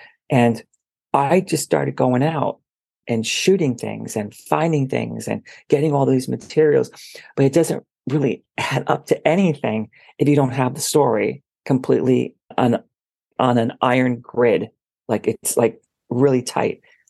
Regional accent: New York, United States; I was born and raised in New York, and I went to a four-year college here.

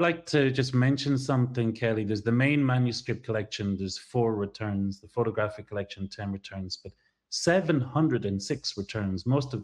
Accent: Tyrone, Northern Ireland, United Kingdom; Yeah, because I'm from Tyrone, and unfortunately the 6 counties in the north were not included, sadly.

